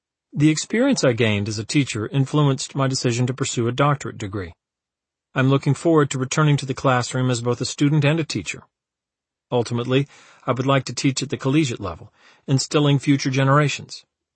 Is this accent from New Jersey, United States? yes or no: yes; Orange, New Jersey, United States; I realized that growing up in Orange, New Jersey was not the worst starting point imaginable.